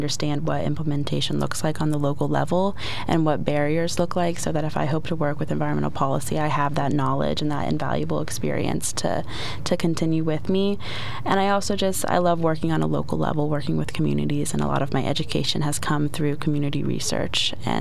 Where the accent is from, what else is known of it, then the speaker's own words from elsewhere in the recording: Pennsylvania, United States; I'm originally from Pennsylvania, so this is kind of a way to get to understand and know my state a little bit more.